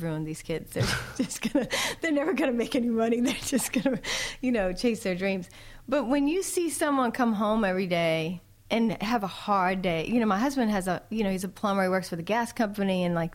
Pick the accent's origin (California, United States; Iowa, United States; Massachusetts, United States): Massachusetts, United States; Boston; The only problem I have with … is he, because I say … because I'm from Boston